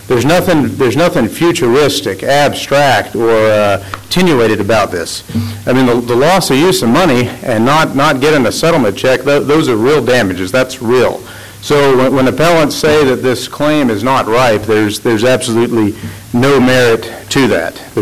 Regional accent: Abilene, Texas, United States; I represent Margaret Marino, the appellee in this matter. I'm from Abilene.

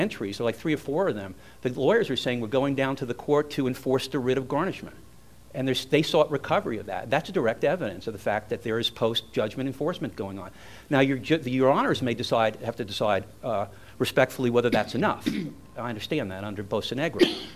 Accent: Florida, United States; also born or lived in New York, United States; I'm from New York and I could speak fast, so I'll speak as rapidly as I can, although I grew up in Florida.

